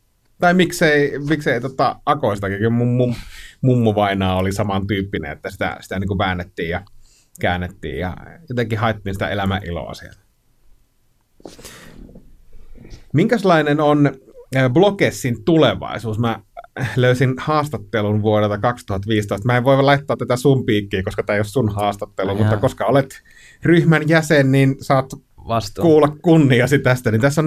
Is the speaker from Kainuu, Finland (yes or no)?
yes; Kainuu, Finland; mä oon itse Kainuusta kotoisin